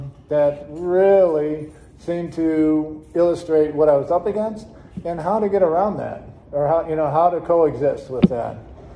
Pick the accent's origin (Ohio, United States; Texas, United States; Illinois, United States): Illinois, United States; Chicago; born there; Okay, I was born in January 20th, 1956 in Chicago, Illinois. And from kind of a big family of 10, I was the second youngest.